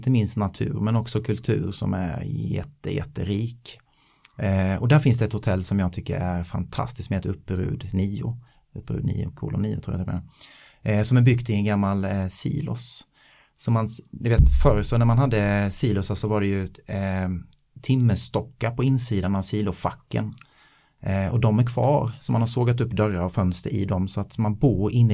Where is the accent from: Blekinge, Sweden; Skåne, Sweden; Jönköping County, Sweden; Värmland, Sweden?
Blekinge, Sweden; Vi har till exempel ett hemma i Blekinge.